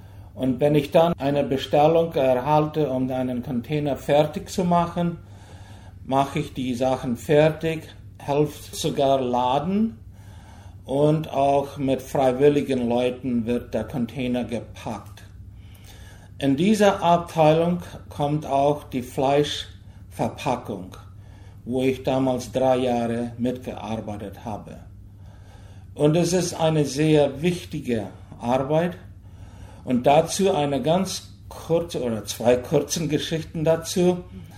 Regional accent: Hochstadt, Boquerón, Paraguay; Ich komme ursprünglich aus Hochstadt oder aus Paratur Südmenno.

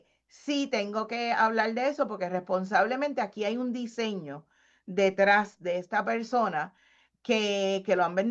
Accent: Puerto Rico; Porque somos latinos, pero vivimos en un lugar, ¿verdad? Somos americanos por el Commonwealth

